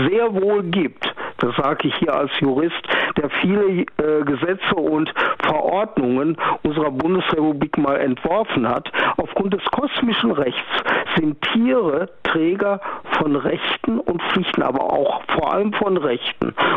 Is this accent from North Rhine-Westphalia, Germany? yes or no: yes; North Rhine-Westphalia, Germany; Außerdem komme ich aus dem Ruhrgebiet, nördliches Münsterland.